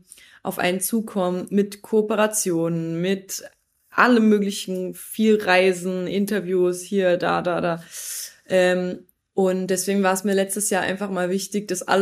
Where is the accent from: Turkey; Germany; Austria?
Austria; ich bin ja eigentlich aus Österreich